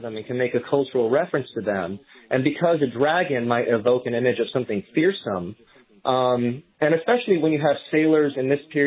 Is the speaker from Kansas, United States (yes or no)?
yes; Kansas City, Kansas, United States; I grew up in Kansas, on the Kansas side of Kansas City, Missouri, and we have tons of limestone out there.